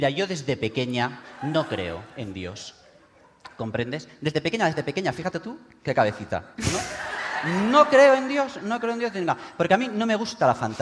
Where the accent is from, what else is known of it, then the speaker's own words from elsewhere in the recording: Catalonia, Spain; Yo no sé si es que soy lenta o más lerda o es que soy catalana.